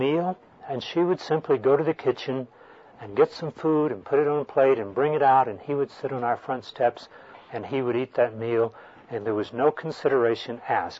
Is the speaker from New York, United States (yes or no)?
no; Tyler, Texas, United States; When I was a boy, growing up in Tyler, Texas, we lived very close to a railroad spur that ran through our town